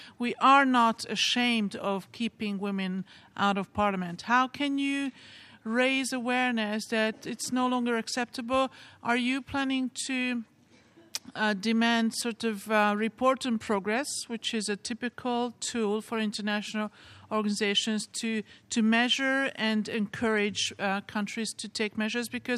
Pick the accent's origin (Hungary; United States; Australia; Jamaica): Hungary; I come from Hungary